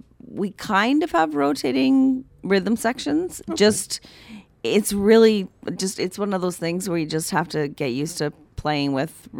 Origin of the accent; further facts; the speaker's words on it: Canada; We We are Canadian.